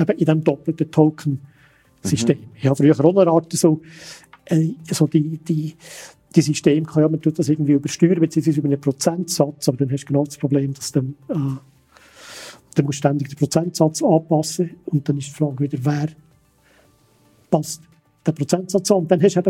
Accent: Switzerland; als Schweizer

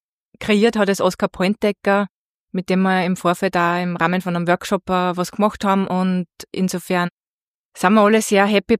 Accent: Linz, Upper Austria, Austria; born there; bin 51 Jahre, bin gebürtige Linzerin und wohne aber jetzt schon sehr lange im Innviertel

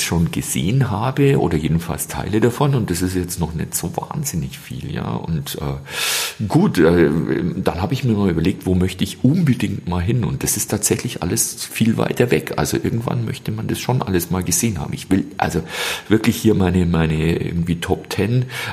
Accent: Germany; ich komme aus Deutschland

